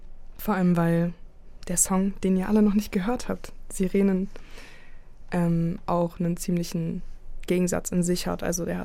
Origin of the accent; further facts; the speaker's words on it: Berlin, Germany; Polizeisirenen, die man vor allem in Berlin-Neukölln, wo ich aufgewachsen bin, sehr oft hört.